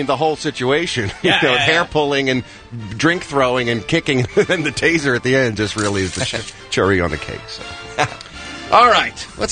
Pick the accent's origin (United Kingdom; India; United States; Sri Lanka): United States; Philadelphia, Pennsylvania; She grew up in New York, and I grew up in Philly, and so that was a big deal, Carvel ice cream cakes.